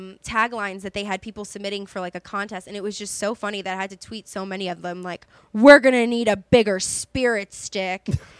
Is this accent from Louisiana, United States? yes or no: yes; Louisiana, United States; no, I'm from Louisiana. Like, I live with my parents.